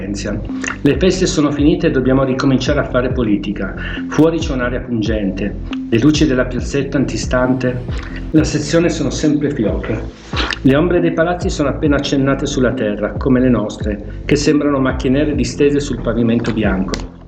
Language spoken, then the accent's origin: Italian; Montagano, Molise, Italy; born there; sono nato a Montagano, un comune con poco più di un migliaio di anime nei pressi di Campobasso, l'11 settembre del 1959.